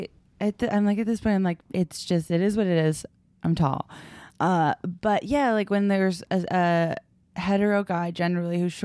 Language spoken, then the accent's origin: English; Brockton, Massachusetts, United States; I went to high school and I grew up in Brockton, Massachusetts.